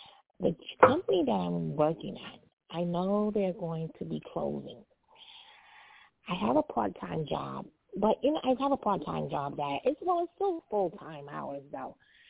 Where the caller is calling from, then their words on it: Brooklyn, New York, United States; I'm calling from Brooklyn.